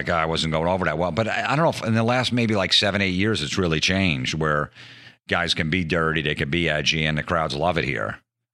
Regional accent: New Jersey, United States; He knew we're from New Jersey.

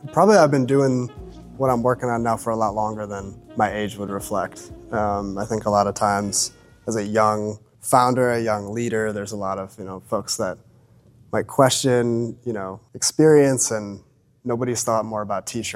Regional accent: Lakewood, United States; Well, I'm born and raised, and I'm from Lakewood, and I still live in Lakewood.

